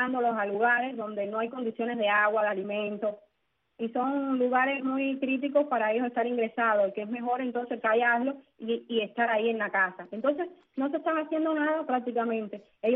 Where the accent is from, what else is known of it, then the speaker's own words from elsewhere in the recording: Cuba; yo soy una cubana de a pie.